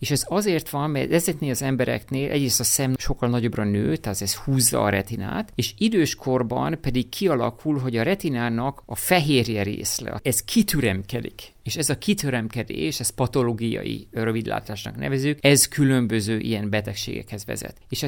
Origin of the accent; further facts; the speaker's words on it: Hungary; Magyarország, ahol én születtem, magyar vagyok